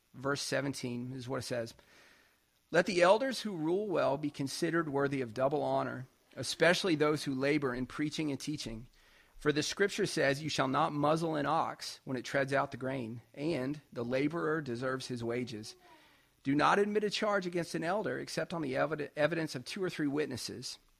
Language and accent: English; the South, United States; And again, being a Southerner, we don't think about lighthouses much